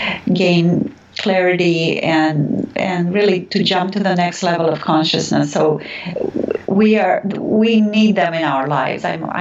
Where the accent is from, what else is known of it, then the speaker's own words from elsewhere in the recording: Transylvania, Romania; I grew up in a very rich environment. So I didn't just grow up in Romania. I grew up in Transylvania, in a part of Transylvania that is very rich in traditions